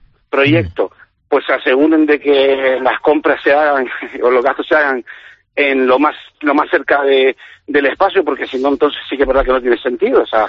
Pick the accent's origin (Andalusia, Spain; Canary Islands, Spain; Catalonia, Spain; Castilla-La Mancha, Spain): Canary Islands, Spain; Artenara; Los que somos de Artenara tenemos una sensibilidad muy importante, muy muy destacada y muy a flor de piel